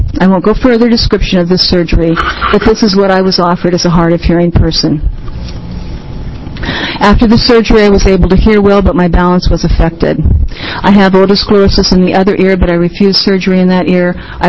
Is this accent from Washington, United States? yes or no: no; Corvallis, Oregon, United States; born there; By the way, I want to say I was born in Oregon in Corvallis, and I feel very comfortable today.